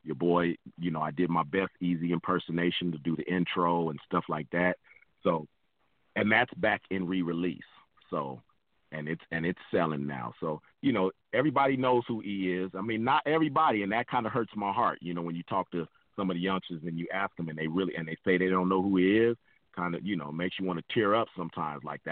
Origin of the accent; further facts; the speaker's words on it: San Pedro, California, United States; I'm from San Pedro in California in the States. So it's right over the bridge from Long Beach.